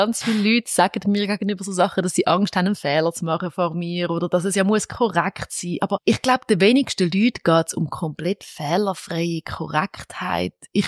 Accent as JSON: {"language": "German", "region": "Schaffhausen", "country": "Switzerland", "accent": "Schaffhausen dialect", "said": "Ich habe zum Beispiel meinen Schaffhauser Dialekt ein bisschen verloren und traue dem immer noch hinterher."}